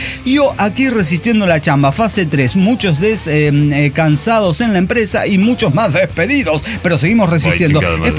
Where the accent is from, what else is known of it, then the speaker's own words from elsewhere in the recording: Pachuca, Hidalgo, Mexico; soy de Pachuca, Hidalgo.